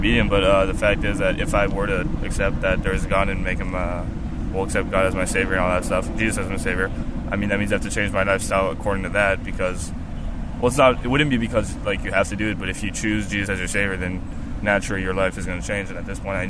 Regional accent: France; born or raised there

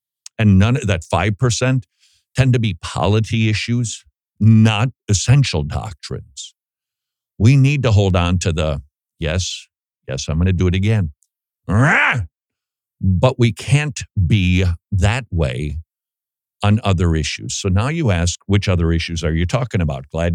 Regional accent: Minnesota, United States; moved away; When we moved from Minnesota to the South, people told us, get ready for football culture. You can't imagine it till you get here. And when you do, it's like, woofta, because you still have remnants of Minnesota ingrained into you.

